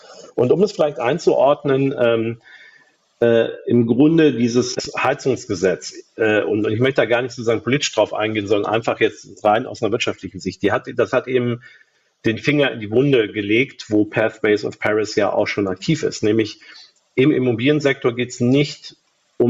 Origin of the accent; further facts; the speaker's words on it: Rhineland, Germany; ich bin Rheinländer